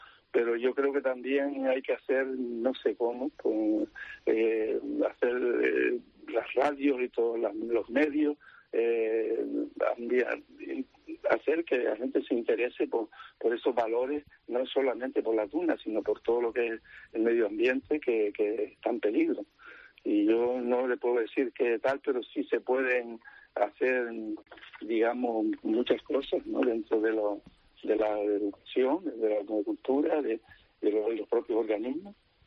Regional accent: Canary Islands, Spain; ya no por el turismo, sino como Gran Canario, es una pena que eso no se cuide

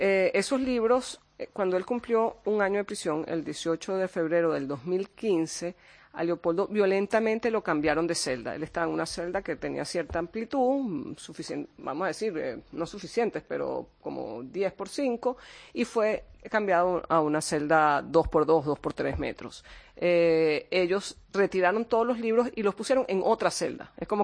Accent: Venezuela; la ciudadanía no es tan maltratada como somos los venezolanos.

